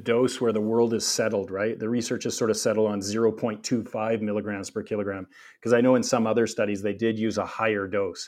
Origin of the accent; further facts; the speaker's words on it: Canada; you know, I'm Canadian, eh?